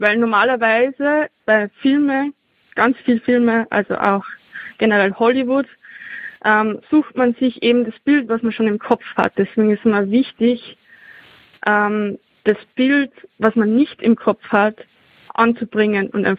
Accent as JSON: {"language": "German", "country": "Austria", "said": "weil ich bin aus Österreich"}